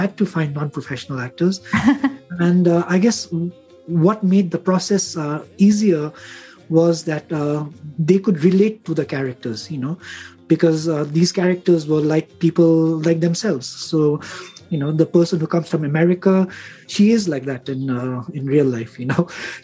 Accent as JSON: {"language": "English", "country": "India", "tie": "born there", "said": "as you said, I was born in India, so I'd never been to Tibet"}